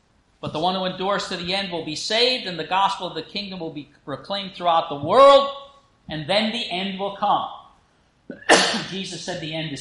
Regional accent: Emmaus, Pennsylvania, United States; Let's go to my hometown, Emmaus, Pennsylvania. The Moravians named it after that town in the Bible.

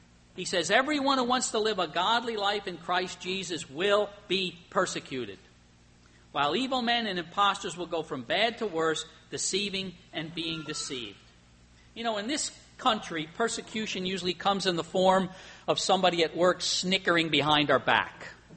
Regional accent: Emmaus, Pennsylvania, United States; also born or lived in Allentown, Pennsylvania; Why was I born in Allentown, Pennsylvania, and I grew up in Emmaus, Pennsylvania, in the 40s and in the 50s and in the early 60s.

